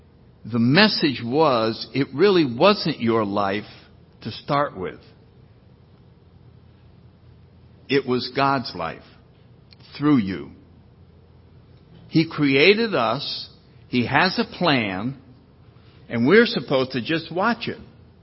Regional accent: Connecticut, United States; born there; The plan was that I was born in Connecticut.

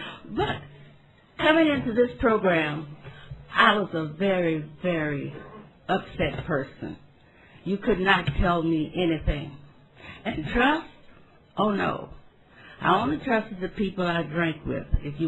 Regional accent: St. Louis, Missouri, United States; I'm an alcoholic. And I'm from St. Louis, Missouri.

